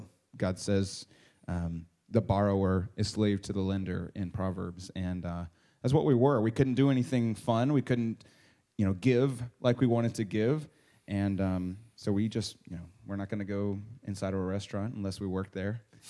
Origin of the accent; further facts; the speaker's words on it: Tallahassee, Florida, United States; I grew up in Tallahassee.